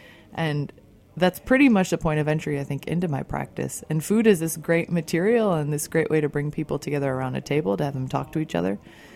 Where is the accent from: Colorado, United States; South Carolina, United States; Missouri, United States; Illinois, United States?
Illinois, United States; my mom's French and my dad's American, and I grew up outside of Chicago. So in the summers, we'd go to France